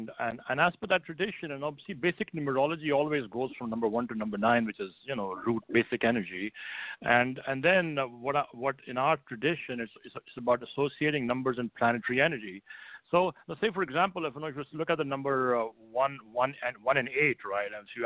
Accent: India; English is a second language; moved away as an adult; now in United States; I hail from the Far East, and the country called India is where I was born and raised. But I came to the United States about 28 years ago, so it's been a while since I left the country of my birth.

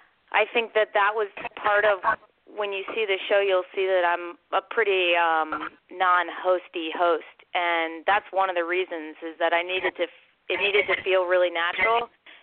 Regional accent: Virginia, United States; I'm from Virginia, and we need to represent the South.

